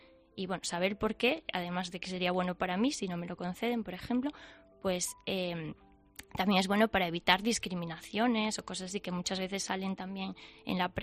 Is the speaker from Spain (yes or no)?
yes; Galicia, Spain; Yo ahí, como buena gallega